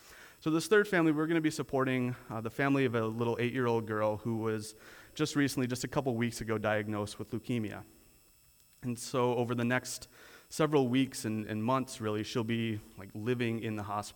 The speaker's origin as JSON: {"language": "English", "country": "Canada", "said": "Things like Safeway cards, Starbucks cards, and Timmy's cards, of course, because we're Canadian."}